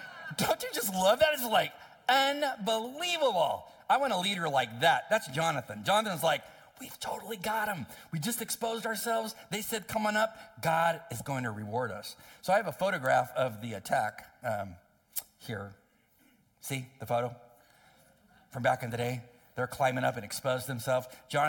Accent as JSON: {"language": "English", "town": "El Centro", "region": "California", "country": "United States", "tie": "born or raised there", "said": "where I grew up in El Centro, California, it was right on top of the San Andreas Fault."}